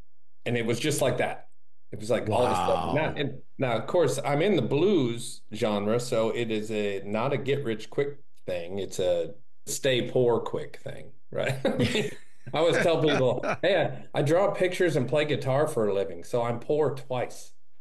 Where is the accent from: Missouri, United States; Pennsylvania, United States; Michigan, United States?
Michigan, United States; I mean, I grew up in Northern Michigan, but my dad was a teacher and also an antique dealer.